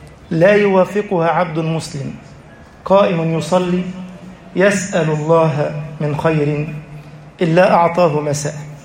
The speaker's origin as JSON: {"language": "Arabic", "country": "Egypt", "said": "اللهم اجعل بلدنا مصر أمنا أمانا، سخاء رخاء، وسائر بلاد المسلمين."}